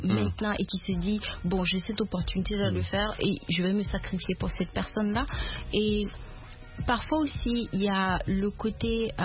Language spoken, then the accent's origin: French; Burkina Faso; now in New York, United States; À New York, j'ai déménagé du Burkina Faso.